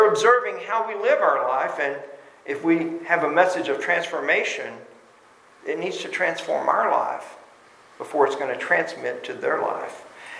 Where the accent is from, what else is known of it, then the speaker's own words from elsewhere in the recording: Texas, United States; I say that as a Texan.